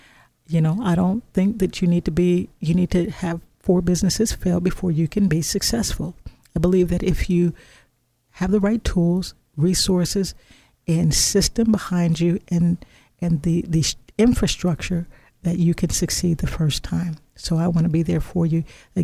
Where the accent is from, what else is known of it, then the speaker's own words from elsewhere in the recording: Illinois, United States; You know, I'm from Illinois, so we get to, you know, we get to play with fireworks.